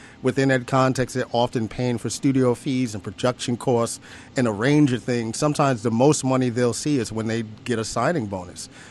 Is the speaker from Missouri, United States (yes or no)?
no; Bronx, New York, United States; been listening to hip hop music for 30 years, you know, born and raised in the Bronx.